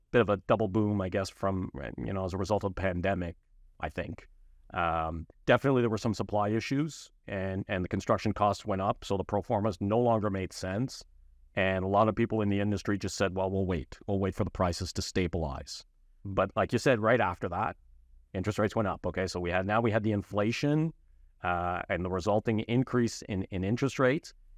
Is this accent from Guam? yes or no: no; Montreal, Quebec, Canada; I'm from Montreal.